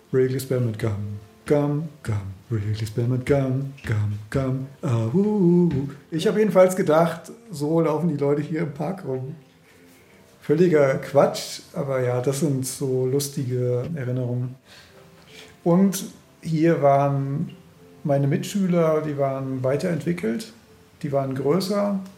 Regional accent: Germany; Also ich bin ja in der DDR aufgewachsen eben.

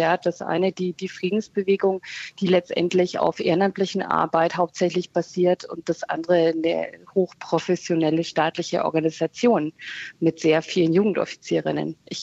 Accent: Nuremberg, Bavaria, Germany; Also in meiner Heimatstadt Nürnberg

